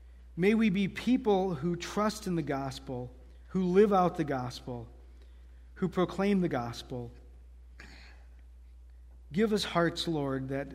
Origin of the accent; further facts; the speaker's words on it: Waukesha, Wisconsin, United States; His mom attended the Alliance Bible Church in my hometown in Waukesha.